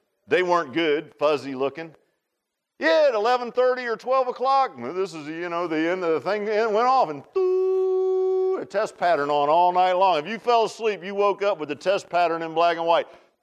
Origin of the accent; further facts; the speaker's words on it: Virginia Beach, Virginia, United States; I grew up in Virginia Beach, and it did it on there.